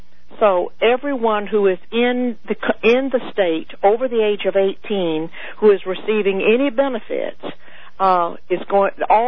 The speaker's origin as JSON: {"language": "English", "country": "United States", "said": "I'm an American, and I speak English."}